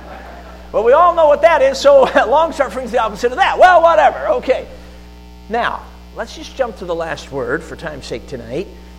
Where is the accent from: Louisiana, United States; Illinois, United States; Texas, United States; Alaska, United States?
Illinois, United States; Chicago; Now, I grew up in Chicago, and we lived several years in the city limits, basically cement. And then we moved out to the suburbs, but it was still urban, suburban Chicago.